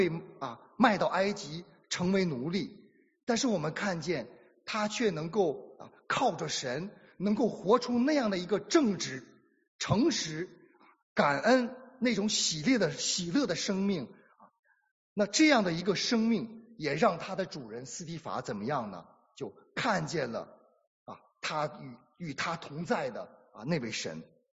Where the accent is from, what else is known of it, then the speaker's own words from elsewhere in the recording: China; 我想我们中国人，对我们中国人来讲呢更是我们想要的。